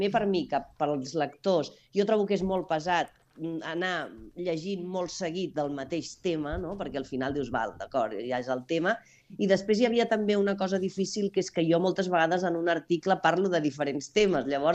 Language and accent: Catalan; Catalonia, Spain; com a bona catalana